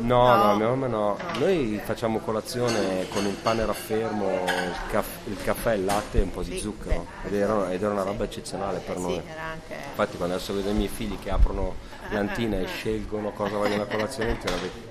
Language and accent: Italian; Sicily, Italy; Invece poi vabbè, sono siciliano, no?